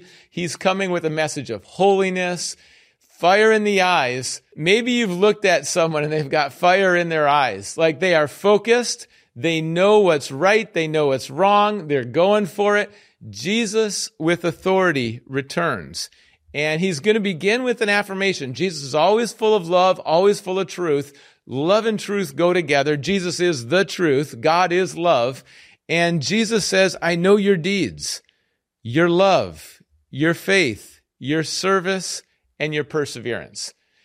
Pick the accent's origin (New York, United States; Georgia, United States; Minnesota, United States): Minnesota, United States; Minneapolis; I grew up in the Twin Cities, Minneapolis and St. Paul, bigger cities.